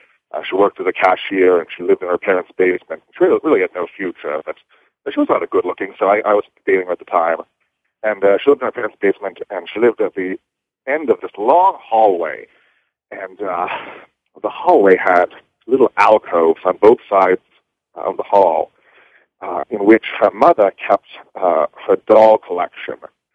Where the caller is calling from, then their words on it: British Columbia, Canada; from British Columbia.